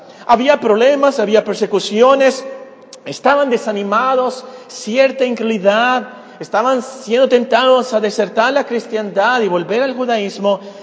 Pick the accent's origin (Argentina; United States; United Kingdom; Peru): United States; Yo soy americano. Perdonen los canadienses, ¿verdad? Yo soy americano.